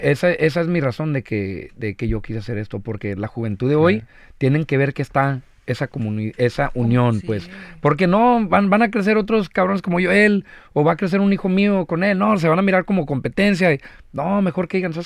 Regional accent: Mexico; now in United States; yo soy mexicano de corazón, pero pues a huevo, soy americano aquí, pues.

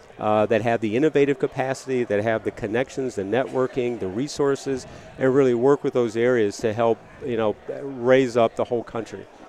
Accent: Cleveland, Ohio, United States; also born or lived in Baton Rouge; now in Pittsburgh, United States; So I'm actually from Cleveland, Ohio. I relocated to Pittsburgh from Baton Rouge, Louisiana.

